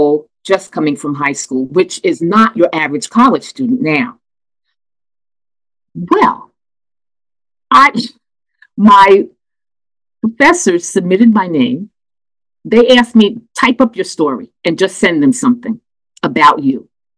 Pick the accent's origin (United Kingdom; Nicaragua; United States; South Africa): United States; Brooklyn, New York; my experiences as the eldest of 3 children growing up in Brooklyn.